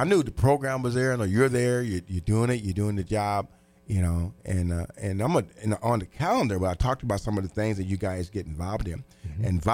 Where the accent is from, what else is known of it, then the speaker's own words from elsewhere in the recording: Terre Haute, Indiana, United States; We grew up together in Terre Haute, Indiana.